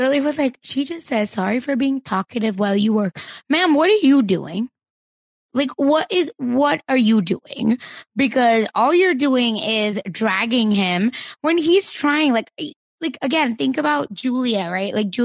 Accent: Broken Arrow, Oklahoma, United States; I'm from Broken Arrow, Oklahoma.

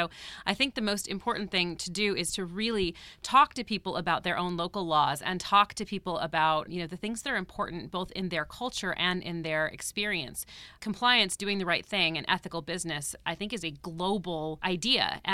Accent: United States; now in United Kingdom; So I am American. You could probably guess by my accent. But I live in England. I've been there for 5 years.

